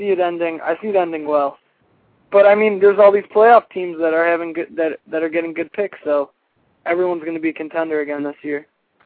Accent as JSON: {"language": "English", "region": "Michigan", "country": "United States", "said": "I'm from Michigan, so I had to go with my Lions."}